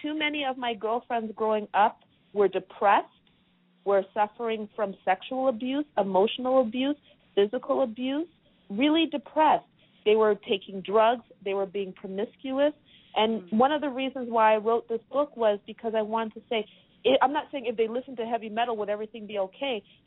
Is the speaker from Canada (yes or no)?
yes; Canada; I think growing up in Canada, I agree to a point.